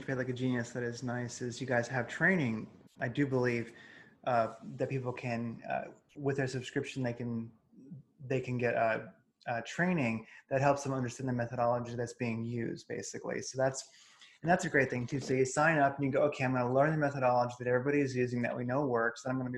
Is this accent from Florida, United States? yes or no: no; Delaware, United States; I'm from Delaware, actually.